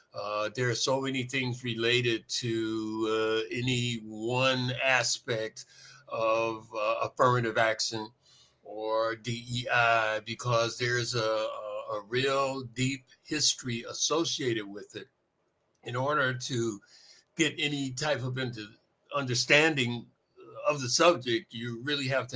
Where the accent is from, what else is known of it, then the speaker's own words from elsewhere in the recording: Milwaukee, Wisconsin, United States; born there; But when I was born in Milwaukee, for instance, my dad was from Mississippi